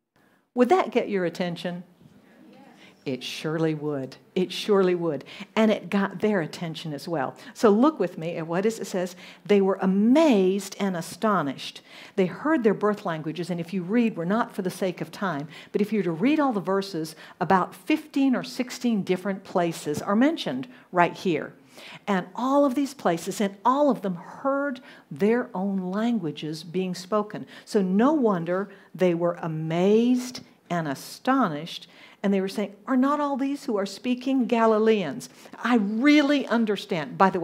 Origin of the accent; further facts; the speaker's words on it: the South, United States; accent: Southern; you know that I'm from the South in the U.S., and you may not be able to tell it, but I can tell you any American would listen to me and they would say, you're a Southerner